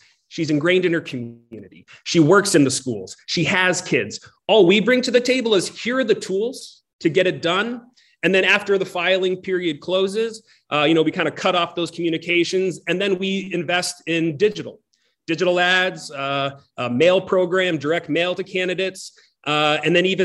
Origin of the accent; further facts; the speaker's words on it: New Hampshire, United States; growing up in New Hampshire, you know, a lot of kids my age didn't stick around after high school and didn't come back after college.